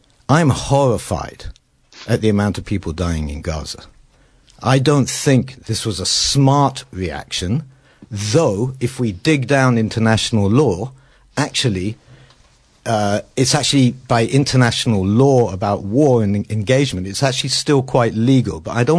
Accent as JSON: {"language": "English", "country": "United Kingdom", "tie": "born there", "moved": "yes", "said": "I'm a British citizen. I also happen to be an Israeli citizen, and I wanted to lay this out from the beginning. I was born here in the UK. I moved to Israel."}